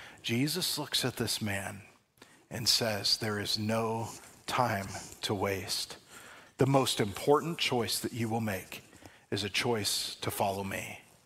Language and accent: English; Long Beach, California, United States; it was in my hometown of Long Beach, California.